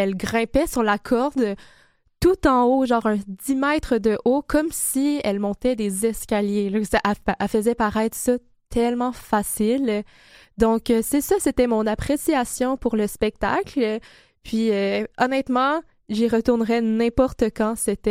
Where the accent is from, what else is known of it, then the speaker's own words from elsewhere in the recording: Quebec City, Quebec, Canada; Puis à Québec, vu que je viens de Québec